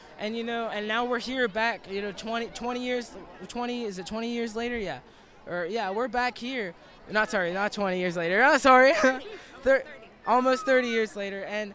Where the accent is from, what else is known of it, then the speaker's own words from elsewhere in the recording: Wayne County, United States; I go to Spring Valley High School, and I'm from Wayne County.